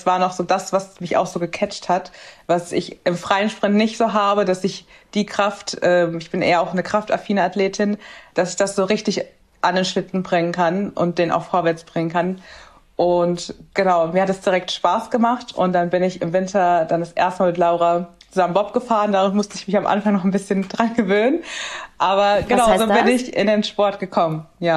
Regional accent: Hesse, Germany; Ansonsten komme ich aus Mittelhessen, bin ein absoluter Familienmensch

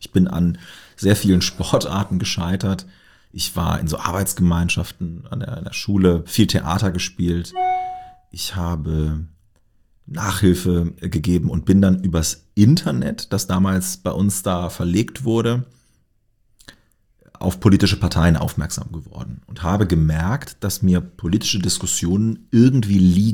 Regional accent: Lower Saxony, Germany; Also ich stamme aus Niedersachsen und bin auf einem kleinen Dorf aufgewachsen, wo wir seinerzeit hingezogen sind, weil meine Mutter dort einen neuen Job bekam. Und das war dann relativ früh das Lebensumfeld, in dem ich groß geworden bin. Also sehr ländlich, sehr niedersächsisch.

